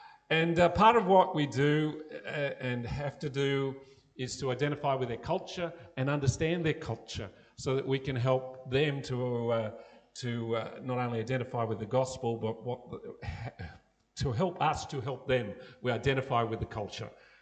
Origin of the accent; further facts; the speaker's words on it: Australia; Interesting enough, as an Australian pastor, they often wear this purple colour